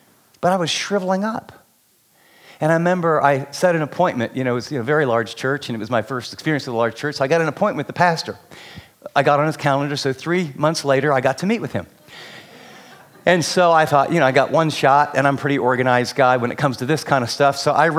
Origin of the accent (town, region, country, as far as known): West Virginia, United States